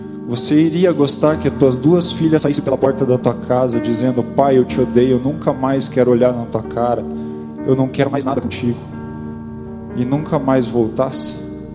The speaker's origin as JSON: {"language": "Portuguese", "town": "Colombo", "region": "Paraná", "country": "Brazil", "said": "Eu falei, eu sou de Colombo."}